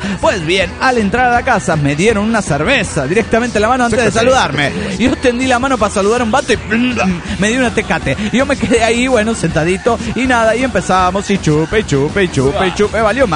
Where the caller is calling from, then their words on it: Valencia, Carabobo, Venezuela; Soy la nenita de Valencia, Venezuela.